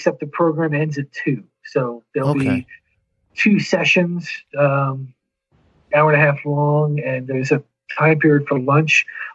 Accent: New York, United States; I grew up on Long Island, and whenever my friends would fly home from college and they'd land in LaGuardia

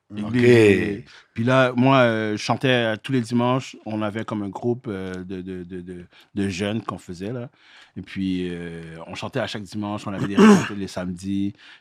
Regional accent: Haiti; Parce que, tu sais, en tant qu'haïtien, là, c'est impossible.

